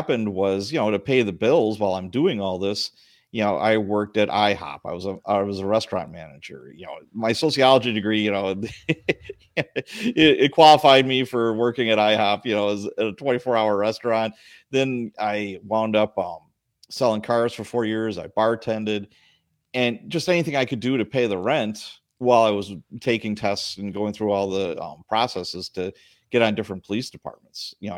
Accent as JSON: {"language": "English", "town": "Chicago", "region": "Illinois", "country": "United States", "tie": "born or raised there", "lives_now": "Milwaukee, United States"}